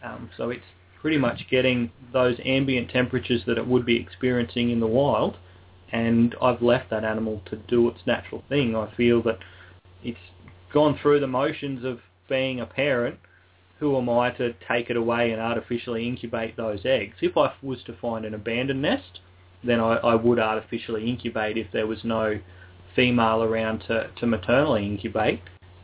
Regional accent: Grafton, New South Wales, Australia; also born or lived in Sydney; I did actually grow up close to that area. I was born in Sydney and grew up in Grafton on the mid-north coast of New South Wales

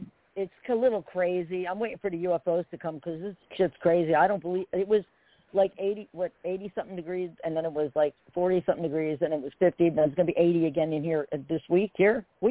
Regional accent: New Jersey, United States; That ain't Kansas. Okay. I grew up in Jersey. All right?

